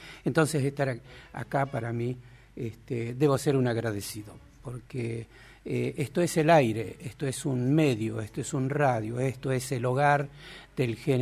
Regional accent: La Rioja, Argentina; Soy del interior de La Rioja, un lugar maravilloso que se llama Andoluca, San Blas, departamento de San Blas de los Sauces. A mis 4 años, mis viejos, por razones de trabajo, se mudan a la capital de La Rioja y ahí transcurre mi infancia, mi adolescencia

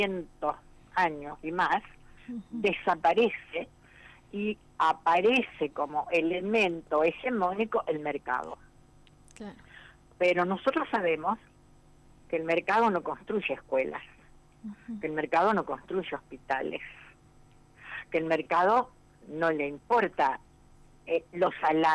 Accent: Argentina; nosotros como pueblo argentino

